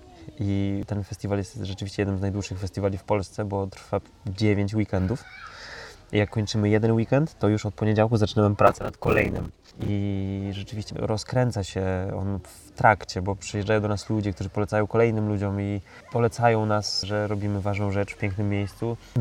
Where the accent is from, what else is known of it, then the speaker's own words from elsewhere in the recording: Kosewo, Warmian-Masurian Voivodeship, Poland; w mojej rodzinnej miejscowości w Kosewie, bo tam jest jezioro Probarskie, Juksty i Kuc